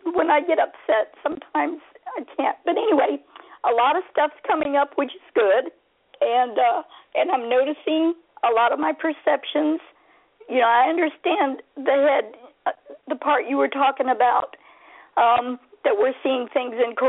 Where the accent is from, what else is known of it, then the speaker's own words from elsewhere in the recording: Tampa, Florida, United States; I'm from Tampa, Florida.